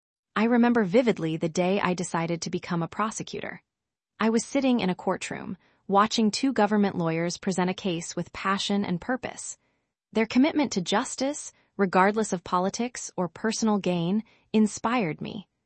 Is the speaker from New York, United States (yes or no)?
yes; Yonkers, New York, United States; From my earliest days growing up in Yonkers, New York, I was taught the importance of integrity and standing up for what's right.